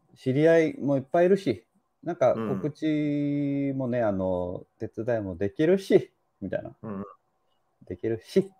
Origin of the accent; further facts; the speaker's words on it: Ishigaki, Okinawa, Japan; 僕の地元ですよ。